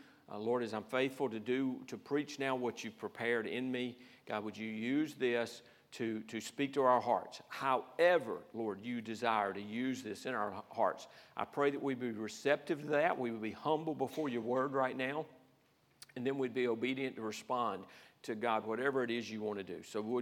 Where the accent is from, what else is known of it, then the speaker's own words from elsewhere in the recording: Georgia, United States; Okay, so I'm from Georgia. We say hail.